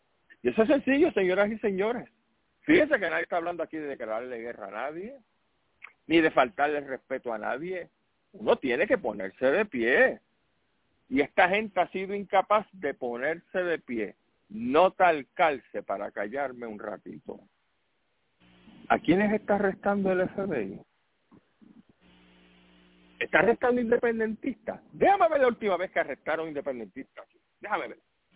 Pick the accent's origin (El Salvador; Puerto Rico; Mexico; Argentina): Puerto Rico; Yo soy puertorriqueño de verdad.